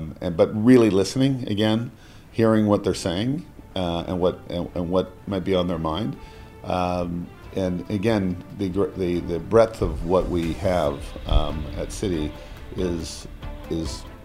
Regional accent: Canada; So, yes, I'm incredibly proud Canadian.

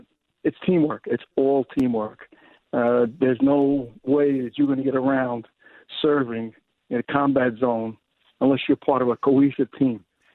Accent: Brooklyn, New York, United States; Like, you know, a 20-year-old kid, I came from Brooklyn. I think the farthest I had ever been in my life was Jersey, and then all of a sudden I'm in Southeast Asia

